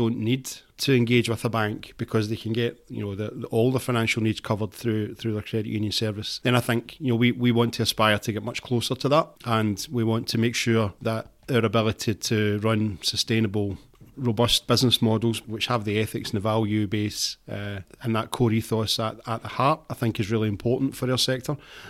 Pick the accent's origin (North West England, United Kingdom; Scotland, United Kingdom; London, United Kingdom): Scotland, United Kingdom; I should know this as a Scotsman.